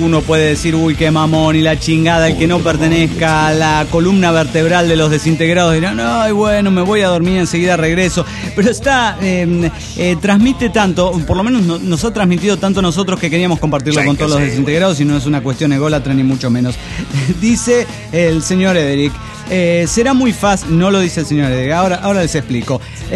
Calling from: Oaxaca, Mexico; de Oaxaca, México.

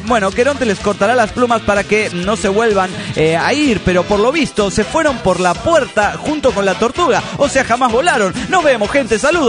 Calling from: Córdoba, Argentina; de Córdoba, Argentina.

